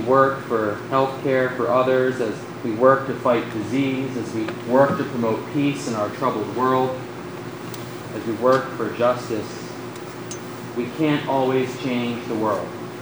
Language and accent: English; Connecticut, United States; And I've come from Connecticut, where I'm from.